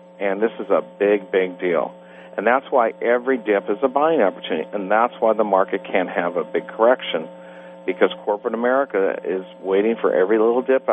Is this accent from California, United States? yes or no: yes; California, United States; Well, it's pretty simple. I'm from California